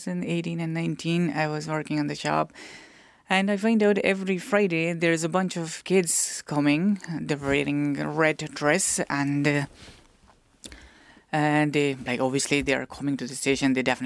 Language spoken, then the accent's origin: English; Karachi, Sindh, Pakistan; now in Ireland; I'm originally from Pakistan. The city is Karachi.